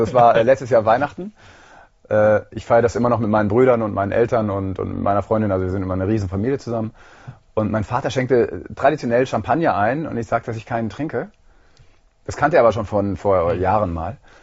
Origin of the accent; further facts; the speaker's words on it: North Rhine-Westphalia, Germany; Ich bin ja aus Ostwestfalen, da gab es das nicht.